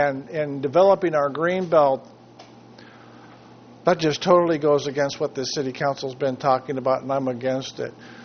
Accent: Morro Bay, California, United States; from Morro Bay.

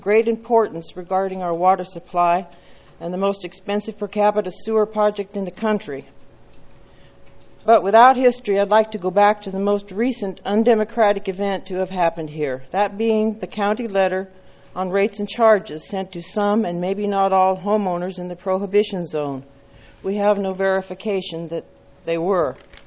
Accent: California, United States; I'm here today to use my right as an American citizen, native-born Californian

